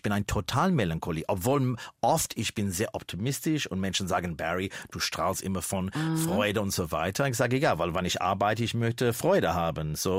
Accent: Australia; Aber ich habe es viel getanzt in meiner Jugend in Australien zu

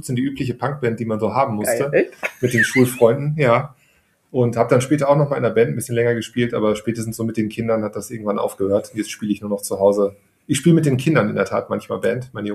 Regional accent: Dortmund, North Rhine-Westphalia, Germany; Ich bin Dortmunder, geboren und aufgewachsen, war dann zwischendurch zum Studium mal woanders. Eine kurze Zeit, habe aber auch meine Familie hier, Eltern, Schwiegereltern, Kinder, Frau, alles in der Region. Bin auch der Region emotional sehr verbunden.

